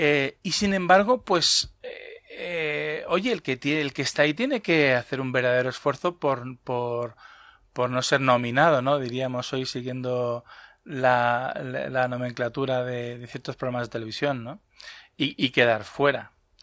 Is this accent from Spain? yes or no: yes; Spain; evidentemente somos españoles, nos vemos como españoles